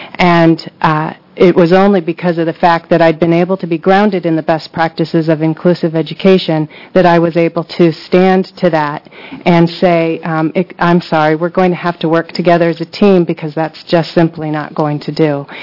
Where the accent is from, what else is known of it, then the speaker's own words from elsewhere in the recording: Beaverton, Oregon, United States; I'm from Beaverton, Oregon